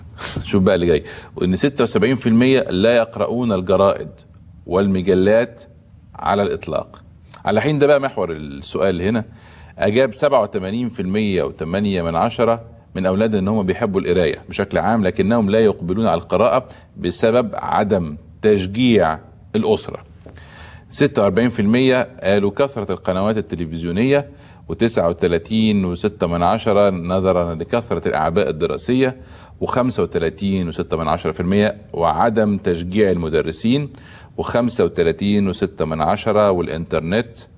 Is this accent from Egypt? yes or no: yes; Egypt; ده تابع مجلس الوزراء عندنا في مصر